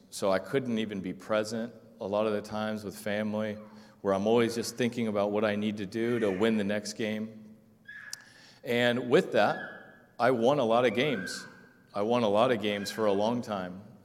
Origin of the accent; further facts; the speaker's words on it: Keizer, Oregon, United States; Well, everyone … I'm from Kaiser originally, and, well, the Salem area. I went to high school in Salem, so been back, like Tyler said, for a while.